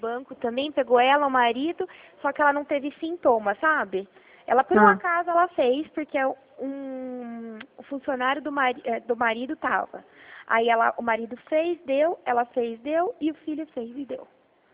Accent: Mogi Guaçu, São Paulo, Brazil; Eu sou de Mogi Guaçu.

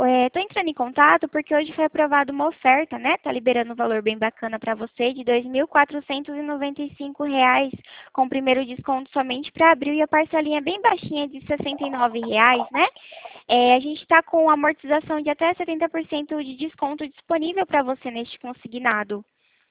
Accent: Presidente Prudente, São Paulo, Brazil; Não, sou de Presidente Prudente.

